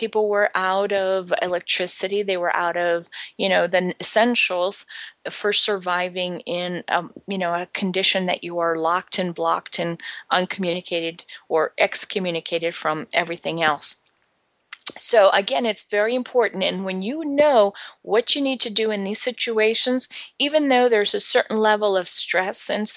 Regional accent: Spain; I've lived in Europe for 12 years. As a matter of fact, there were record storms in the last few years in my home country, which is Spain

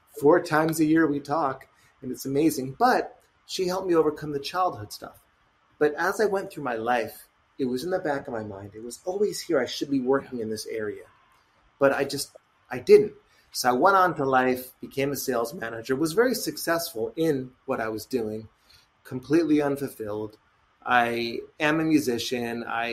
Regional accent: East Hanover, New Jersey, United States; I was the only divorced kid in a small town in East Hanover

